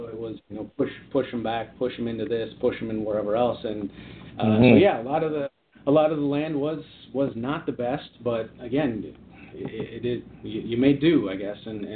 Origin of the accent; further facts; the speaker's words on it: Minnesota, United States; that's where I, you know, hunted and fished with my friends, and growing up in Minnesota, that's something that I'll always cherish.